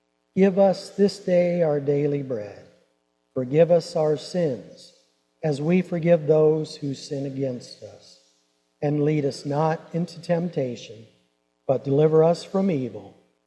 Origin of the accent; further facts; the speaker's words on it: Iowa, United States; Growing up in Iowa, I loved Christmases, and I thought everybody did as well.